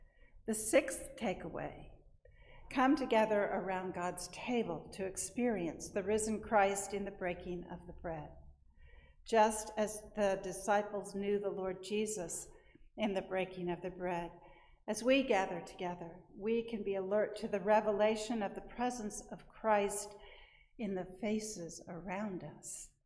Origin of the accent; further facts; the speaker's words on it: Kansas City, Missouri, United States; I grew up in Kansas City, by the way, and there's a place in Kansas City called the Country Club Plaza